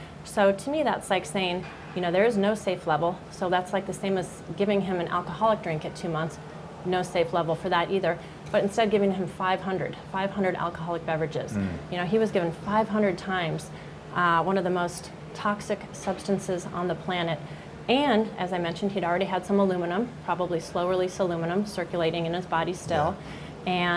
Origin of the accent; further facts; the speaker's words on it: Phoenix, Arizona, United States; when I grew up, I knew of one person in my 18 years of growing up in Phoenix that had cancer